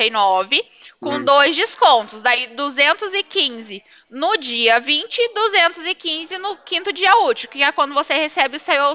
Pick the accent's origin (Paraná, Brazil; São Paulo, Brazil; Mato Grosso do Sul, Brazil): Paraná, Brazil; Cornélio Procópio; Sou de Cornélio Procópio.